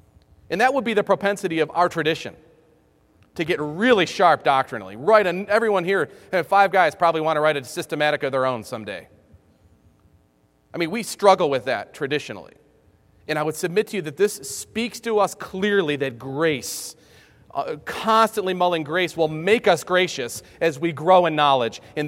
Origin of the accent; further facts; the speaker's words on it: Grand Island, New York, United States; I grew up near Niagara Falls, and we'd swim, and I lived on an island called Grand Island.